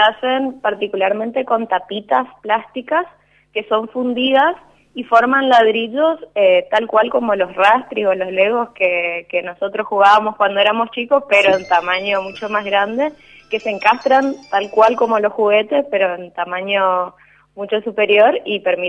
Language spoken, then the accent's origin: Spanish; Corrientes, Argentina; acá yo soy de Corrientes